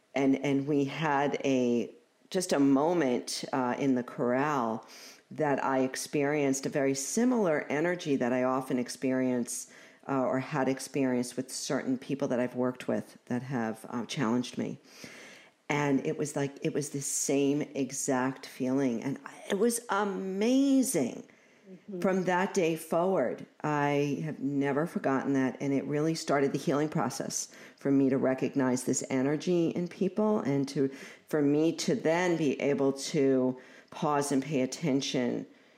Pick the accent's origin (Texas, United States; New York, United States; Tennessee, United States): New York, United States; Brooklyn; Now, I'm a girl from Brooklyn, so I have zero experience with horses